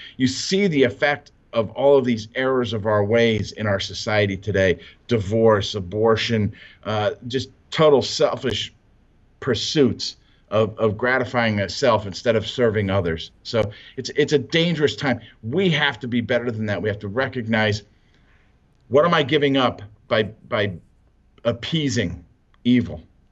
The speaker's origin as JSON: {"language": "English", "town": "Baltimore", "region": "Maryland", "country": "United States", "said": "And I'm from Baltimore, just to make sure everybody knows. I'm not actually from Colorado Springs, so somebody from somewhere else actually likes us too."}